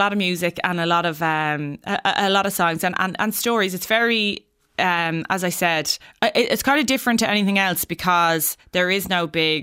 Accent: Ireland; these are people that are second, third generation Irish, and they feel just as Irish as you or I.

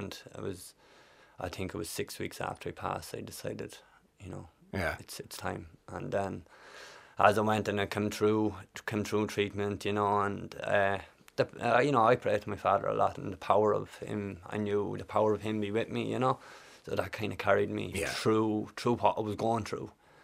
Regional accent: Kildare, Ireland; I'm from Kildare, all the way from Kildare.

